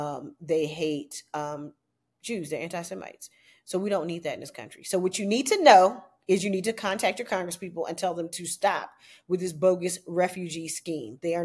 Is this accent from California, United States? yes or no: no; Virginia, United States; particularly in my home state of Virginia, because we do not need more white supremacy here.